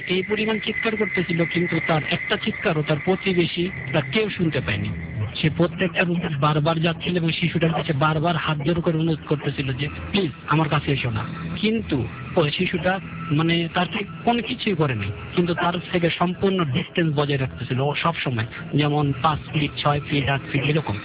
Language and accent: Bangla; Dhaka, Dhaka Division, Bangladesh; আমি পুরান ঢাকা থেকে এসেছি, কস্তবল এলাকা থেকে।